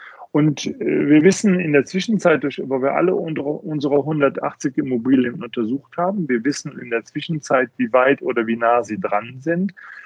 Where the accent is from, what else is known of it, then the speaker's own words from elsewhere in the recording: Bonn, North Rhine-Westphalia, Germany; born there; ich bin ja gebürtiger Bonner, habe in Bonn das begonnen alles.